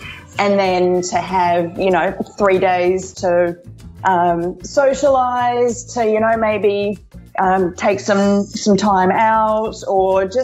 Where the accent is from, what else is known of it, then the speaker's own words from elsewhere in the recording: New Zealand; moved away as an adult; also born or lived in Melbourne, Australia; I trained in New Zealand. I was born and bred in New Zealand.